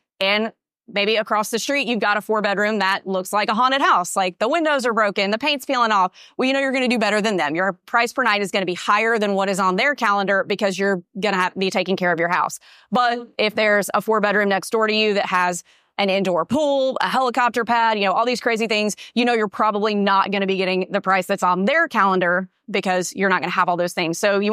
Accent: Mississippi, United States; I'm from North Mississippi, so I've vacationed in the Smokies my whole life.

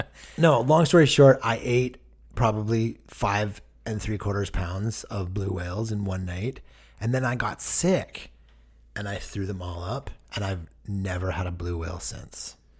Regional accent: Canada; I've only had it a handful of times considering that we're Canadian.

